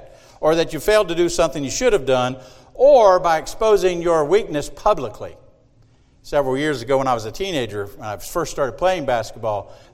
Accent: Marion, South Carolina, United States; born or raised there

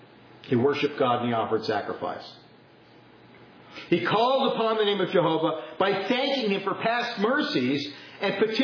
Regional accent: California, United States; I was raised in California.

